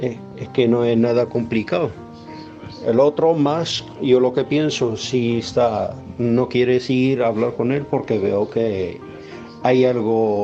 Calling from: Algeciras, Andalusia, Spain; corresponsal de Algeciras.

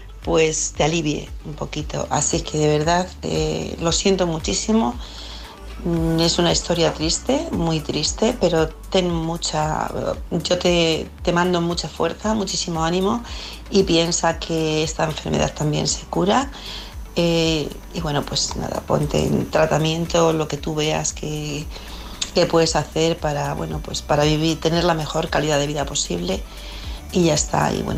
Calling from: Alcorcón, Community of Madrid, Spain; de Alcorcón.

